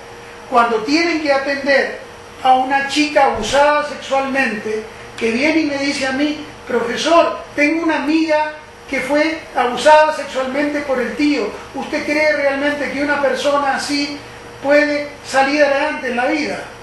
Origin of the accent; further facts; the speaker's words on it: Argentina; de lo que era esta sociedad capitalista dependiente de Argentina. Y yo trabajé mucho con adolescentes en mi país